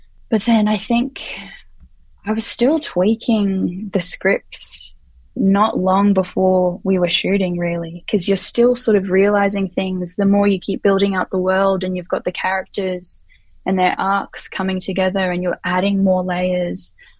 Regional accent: Australia; coming out of Australia, Filipino Australian specifically, because there's so much specificity. Not just being Filipino, but being Filipino Australian. And, you know, I grew up not seeing myself on screen.

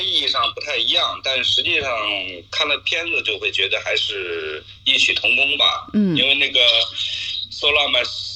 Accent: China; 我们中国人包括每个人吧，都有这种美好的一种祈愿

